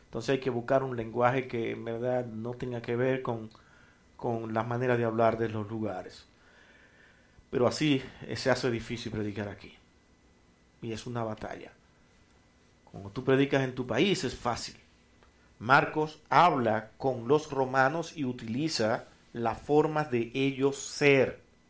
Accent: Dominican Republic; Y cuando llega otro dominicano aquí nuevo, dice, pero ¿cómo que se dice eso allá? Siendo nosotros dominicanos y no entendemos cómo hablan.

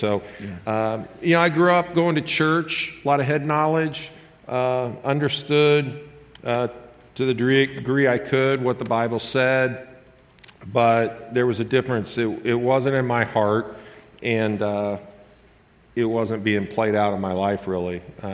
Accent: Evansville, Indiana, United States; now in St. Louis, United States; Yeah, I grew up in Evansville, Indiana. So I'm a Hoosier.

